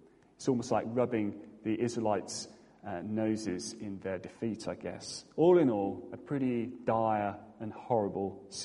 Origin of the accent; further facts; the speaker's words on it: South East England, United Kingdom; I'm from the New Forest